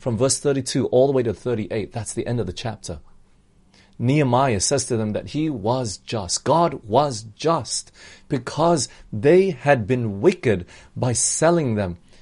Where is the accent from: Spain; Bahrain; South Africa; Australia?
Australia; also born or lived in United States; now in Malaysia; yes, I'm Malaysian, I grew up in Australia, I've been living in the US before